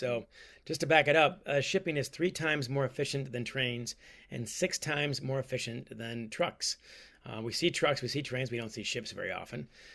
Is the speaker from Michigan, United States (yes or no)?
yes; Ann Arbor, Michigan, United States; I grew up in Michigan, in Ann Arbor, I'm sure your favorite city, in Columbus.